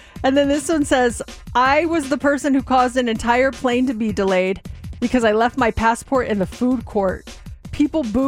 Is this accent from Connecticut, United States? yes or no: no; Littleton, Colorado, United States; Like I grew up in Littleton, Colorado, and it was predominantly a white area.